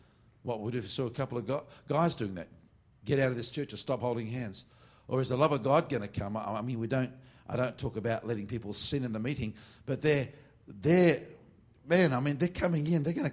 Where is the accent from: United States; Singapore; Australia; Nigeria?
Australia; But you know, and I'm an Aussie.